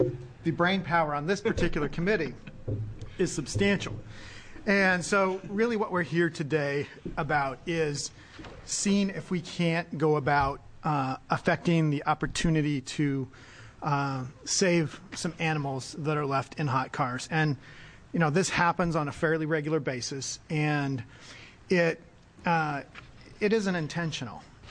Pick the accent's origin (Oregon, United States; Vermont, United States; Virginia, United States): Oregon, United States; Bend; I am from Bend and represent Bend, Redmond, Tumalo, and Sun River in Senate District 27.